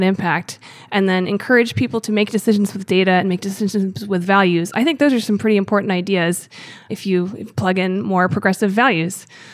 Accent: Gettysburg, Pennsylvania, United States; Oh, okay. So I grew up in Gettysburg, Pennsylvania.

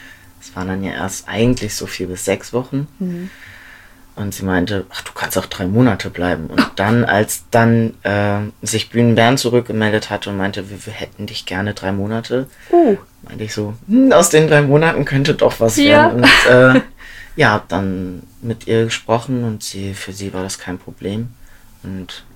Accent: Dortmund, North Rhine-Westphalia, Germany; now in Rostock, Germany; Ich bin in Dortmund aufgewachsen.

